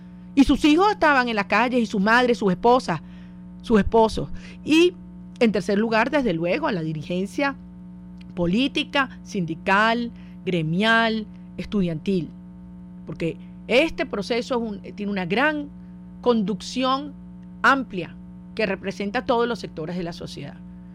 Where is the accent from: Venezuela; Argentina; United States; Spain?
Venezuela; la suscribo completamente como venezolana, como ciudadana.